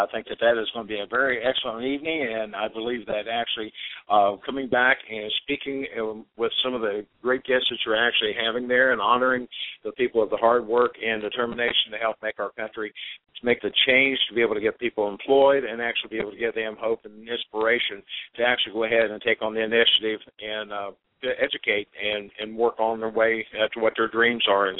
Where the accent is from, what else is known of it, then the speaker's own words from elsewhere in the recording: Cincinnati, Ohio, United States; now in Savannah, United States; I'm originally from the Cincinnati area, and I was a transplant to Savannah, Georgia.